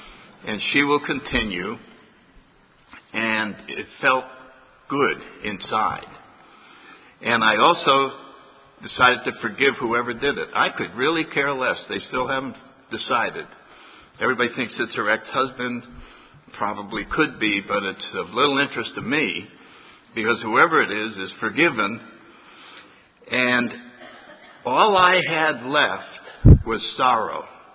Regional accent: New Haven, Connecticut, United States; I grew up in New Haven, Connecticut, near where a lot of my relatives still live.

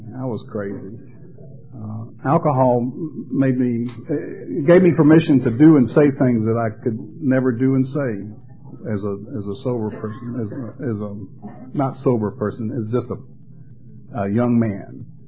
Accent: Atlanta, Georgia, United States; moved away as an adult; also born or lived in Charleston; now in Myrtle Beach, United States; And they put down that I'm from Charleston, but actually I'm from Atlanta. I grew up in Atlanta.

